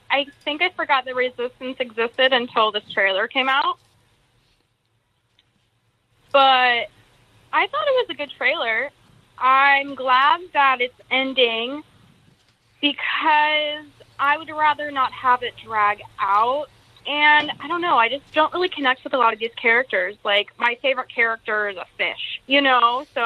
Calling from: San Diego, California, United States; from San Diego.

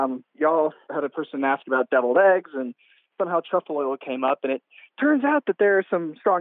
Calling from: San Antonio, Texas, United States; I'm calling from San Antonio, Texas.

